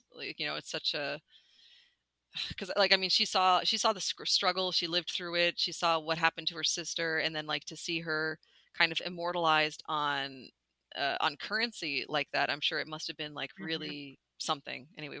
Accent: Prince Edward Island, Canada; I'm from Prince Edward Island. That's right next door.

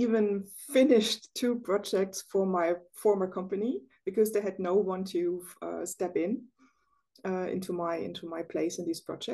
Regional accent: East Germany, Germany; English is a second language; moved away as an adult; now in Netherlands; I'm originally from East Germany and moved in 2010 to the Netherlands.

